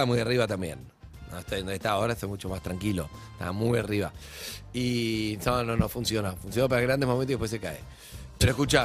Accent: Colombia; porque yo soy tranquilo, colombiano

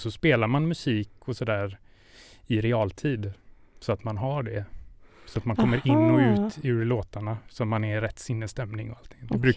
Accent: Gothenburg, Västra Götaland County, Sweden; Jag är ju från Göteborg, så det får man ju med sig i liksom, ja.

